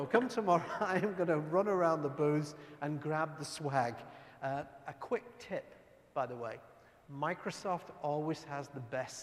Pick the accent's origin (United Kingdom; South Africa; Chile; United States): United Kingdom; Scotland; Well, I'm from Scotland, so we love to party, right?